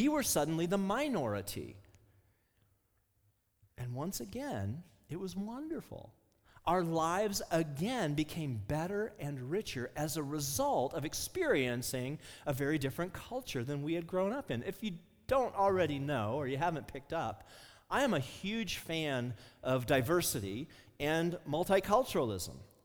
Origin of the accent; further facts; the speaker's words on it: Midwest, United States; in a very white Midwestern town that had a population of about 4,000 people. So I grew up white.